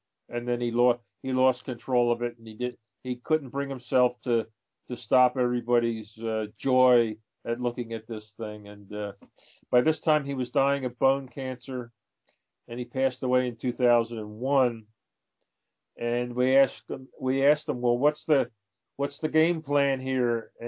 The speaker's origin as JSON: {"language": "English", "town": "Philadelphia", "region": "Pennsylvania", "country": "United States", "tie": "born or raised there", "said": "Born and raised in Philadelphia, and I saw a lot of Eagles games."}